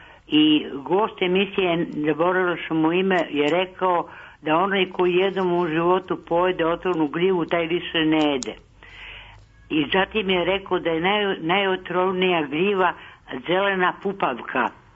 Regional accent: Belgrade, Serbia; Ja sam penzioner iz Beograda, imam 74 godine.

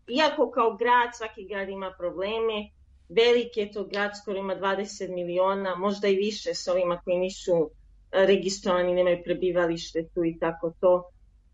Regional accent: Belgrade, Serbia; odrasla sam u Beogradu, obožavam Beograd, uvek volim da se vratim u Beograd.

